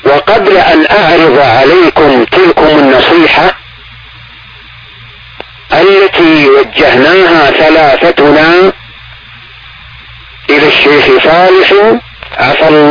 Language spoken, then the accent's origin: Arabic; Saudi Arabia; في بلدنا المملكة العربية السعودية